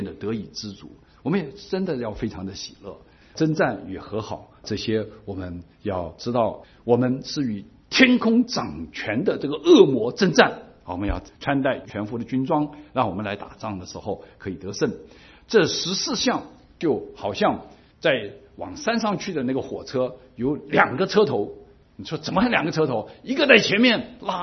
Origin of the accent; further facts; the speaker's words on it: China; 身为中国人的福分就是我们什么都吃，又很会做啊